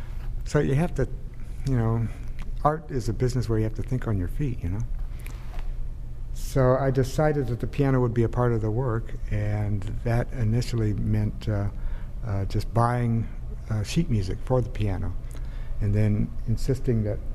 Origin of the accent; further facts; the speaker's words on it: Eureka, California, United States; At that time, I was living in Southern California, but I was raised in Eureka, and I came back home